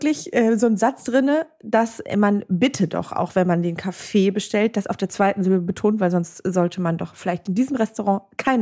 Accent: Berlin, Germany; Ich als Berlinerin sieze ja niemanden mehr.

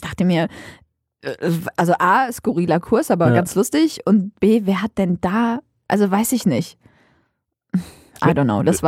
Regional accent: Aurich, Lower Saxony, Germany; also born or lived in Syria; Also, ich bin ja in Syrien geboren.

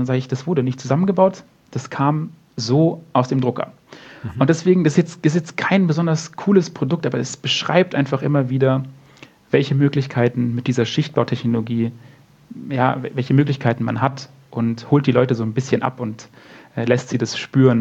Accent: Munich, Bavaria, Germany; born or raised there

